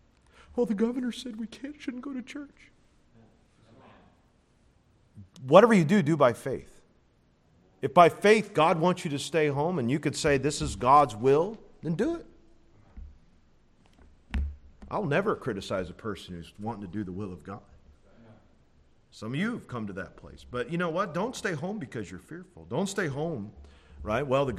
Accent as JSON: {"language": "English", "region": "Illinois", "country": "United States", "said": "Now I'm from Illinois."}